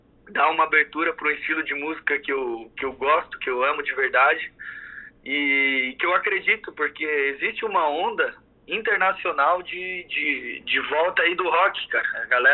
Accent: Marília, São Paulo, Brazil; Cara, eu vim de Marília, interior de São Paulo

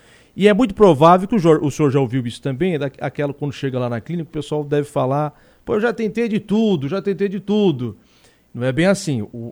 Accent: Cocal do Sul, Santa Catarina, Brazil; sou de Cocal do Sul, tenho muita dor na perna

